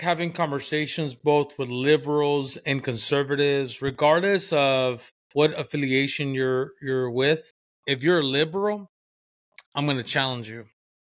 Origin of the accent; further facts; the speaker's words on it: San Diego, California, United States; Like for me, I grew up in San Diego. I grew up, you know, with a bunch of gangs around me.